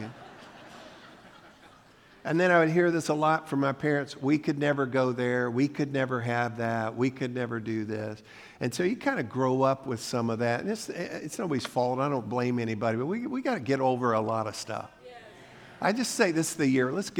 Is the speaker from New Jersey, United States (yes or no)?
no; Leesburg, Florida, United States; I grew up in Central Florida, grew up in Leesburg, and we didn't have air conditioning then.